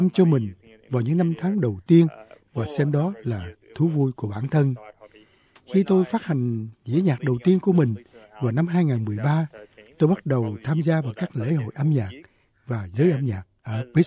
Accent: Australia; nói về nguồn gốc của tôi là một người Úc gốc Việt

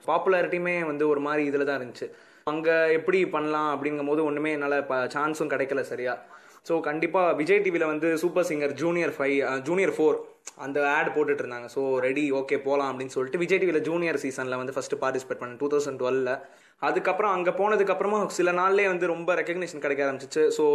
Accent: Chennai, Tamil Nadu, India; also born or lived in Melur; இப்போ நான் வந்து மதுரை பக்கத்தில் இருக்கிற ஒரு சின்ன கிராமம் மேலூர் அப்படிங்கிற ஒரு இடத்துல பிறந்தேன். அதுக்கப்புறமா ஒரு டூ இயர்ஸில் அம்மா அப்பா சென்னைக்கு தூக்கிட்டு வந்துட்டாங்க. ஸோ நான் அங்கே பிறந்து தான் வந்தேன். ஸோ ஃபுல்லாக தமிழ்நாடு தான் எனக்கு.

